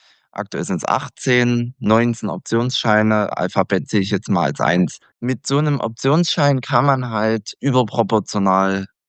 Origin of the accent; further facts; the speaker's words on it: East Germany, Germany; now in Las Palmas de Gran Canaria, Spain; das Winterwetter in Deutschland, beziehungsweise in Ostdeutschland, wo ich herkomme, das ist nicht das Beste für mich gewesen.